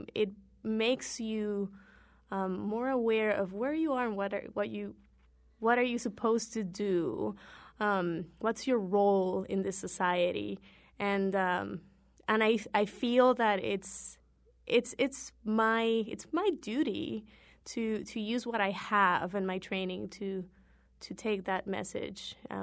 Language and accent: English; Ponce, Puerto Rico; I was born and raised in Ponce, Puerto Rico, which is a south coast town